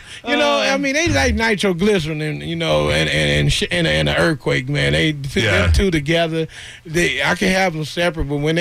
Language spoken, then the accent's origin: English; St. Louis, Missouri, United States; No, I'm from St. Louis.